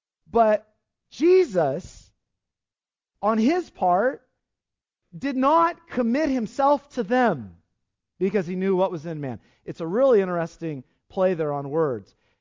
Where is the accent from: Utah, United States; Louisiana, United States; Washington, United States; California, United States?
California, United States; Lemoore; In my hometown, we've had some amazing athletes come out of there. Tommy Smith in the 68 Olympics, you know, he was the one that held up the black glove. He ran at Lemoore High School.